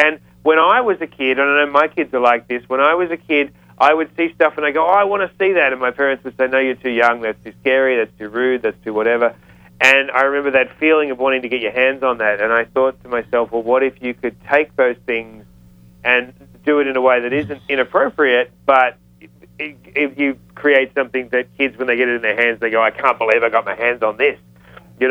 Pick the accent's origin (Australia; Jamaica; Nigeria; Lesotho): Australia; I'm Australian, obviously, and I live in a country full of terrifying animals.